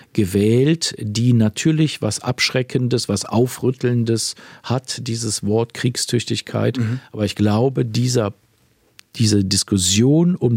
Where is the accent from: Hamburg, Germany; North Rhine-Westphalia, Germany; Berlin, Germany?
North Rhine-Westphalia, Germany; Ich komme aus der Gegend von Aachen.